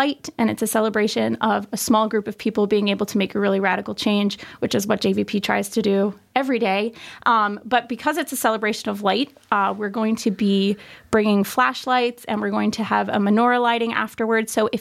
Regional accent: Israel; because I was raised in Israel and I do have Israeli citizenship

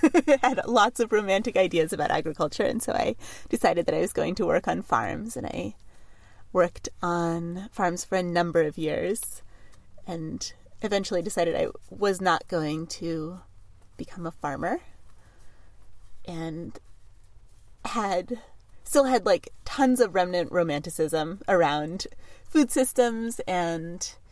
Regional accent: Seattle, Washington, United States; I grew up in Seattle and went away to liberal arts college in the Midwest, and knew that I wanted to be back in the Pacific Northwest.

